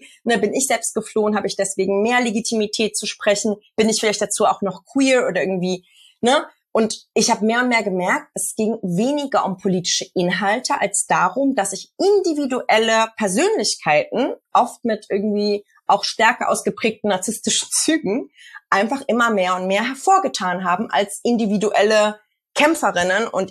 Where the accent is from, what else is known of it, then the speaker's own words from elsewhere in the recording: Hamburg, Germany; Ich komme aus Hamburg, deswegen ist das auch nochmal ein großes Thema in der Latino-Community.